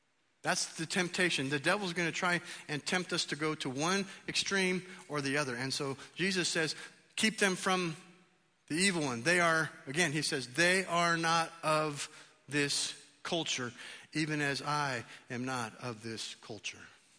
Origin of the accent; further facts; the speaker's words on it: San Fernando, California, United States; born there; Technically, I'm a baby boomer. I was born in San Fernando, California. I'm a male. I'm a 20th and 21st century American.